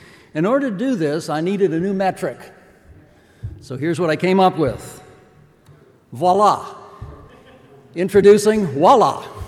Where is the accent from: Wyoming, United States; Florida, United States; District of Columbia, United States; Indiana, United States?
District of Columbia, United States; Washington; Growing up in Washington, D.C., going to games at Griffith Stadium, it seemed like every game started with Eddie Yost on first base after a walk.